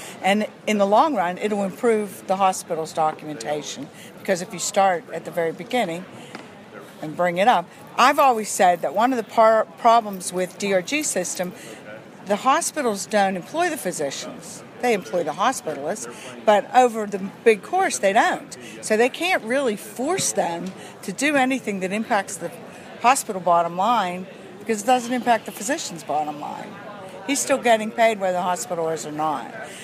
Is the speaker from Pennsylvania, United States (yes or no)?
yes; Pennsylvania, United States; I'm from Pennsylvania, and in Pennsylvania, 100% of our Medicaid is managed and has been for a long time.